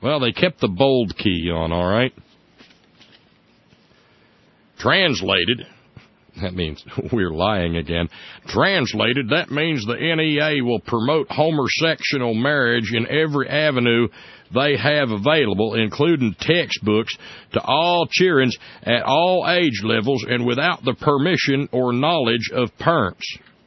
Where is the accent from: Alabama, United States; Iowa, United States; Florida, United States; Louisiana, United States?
Alabama, United States; But it wasn't too awful far from where I grew up in Alabama.